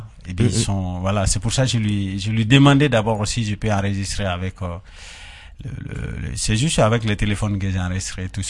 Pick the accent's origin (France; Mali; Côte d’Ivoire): Mali; Ce qui fait qu'il y a beaucoup d'artistes talentueux qui sont chez nous, au Mali en tout cas